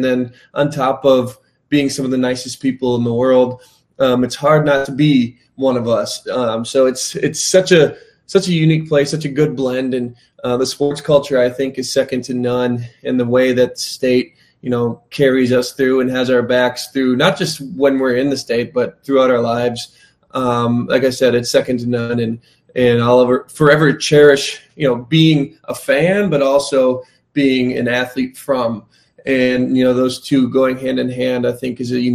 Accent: Wisconsin, United States; finding somebody from, you know, Wisconsin, from your home state, in a different place is really fun

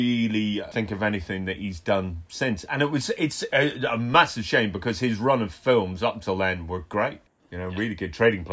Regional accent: Northern Ireland, United Kingdom; as I'm a person from Northern Ireland

